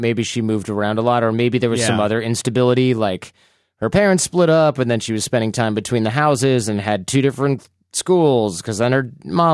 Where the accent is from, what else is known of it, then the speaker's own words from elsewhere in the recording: Australia; This meant leaving my hometown in Australia, where I've spent the majority of my professional life